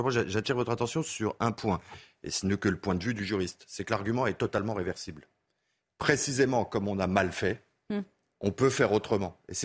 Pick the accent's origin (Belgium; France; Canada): France; nous sommes français, nous venons avec nos conceptions françaises.